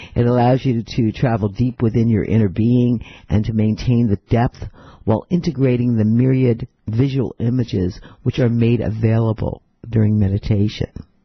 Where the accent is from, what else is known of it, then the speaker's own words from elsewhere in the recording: Staten Island, New York, United States; I grew up on Staten Island, which was a little bit more woody than the city